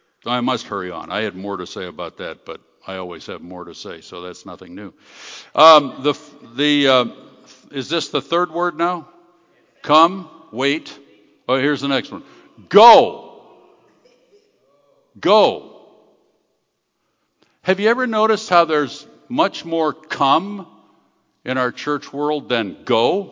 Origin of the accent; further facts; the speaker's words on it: Mildmay, Ontario, Canada; the little town I grew up in Canada, Mildmay, Ontario, they had a little weekly newspaper